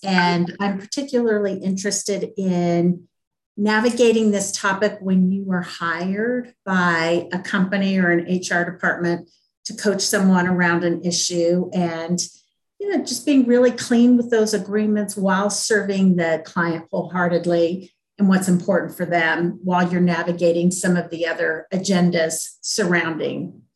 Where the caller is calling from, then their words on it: Denver, Colorado, United States; I'm calling in from Denver, Colorado.